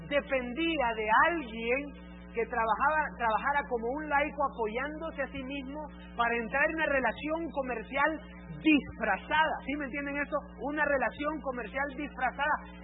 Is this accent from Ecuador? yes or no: no; Tegucigalpa, Francisco Morazán, Honduras; la ciudad de Tegucigalpa, de donde soy nativo